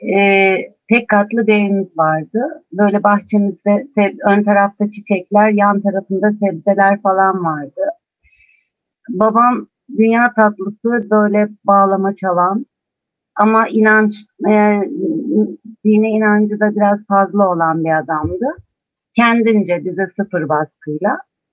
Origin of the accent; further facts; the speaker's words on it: Istanbul, Turkey; 3 Ocak 1971'de İstanbul'da doğdum. 5 yaşındayken ilkokula başladım.